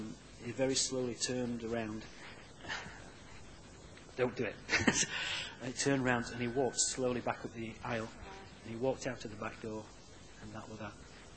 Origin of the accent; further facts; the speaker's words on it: Conisbrough, Yorkshire and the Humber, United Kingdom; I grew up in Conisbrough. I'm of a family that's none of them are Christians.